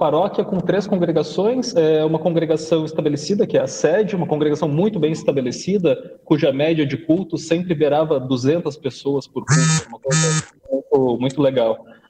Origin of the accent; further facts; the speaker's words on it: Canoas, Rio Grande do Sul, Brazil; also born or lived in São Paulo; now in Espírito Santo, Brazil; Eu sou um gaúcho nascido em São Paulo, né? Então, eu sou de Canoas. Me cresci em Canoas, né? Rio Grande do Sul, aí pertinho do seminário, né?